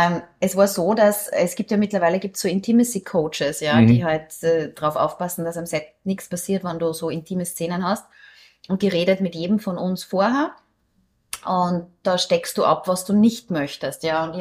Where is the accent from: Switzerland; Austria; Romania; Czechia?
Austria; Upper Austria; ich komme aus Oberösterreich.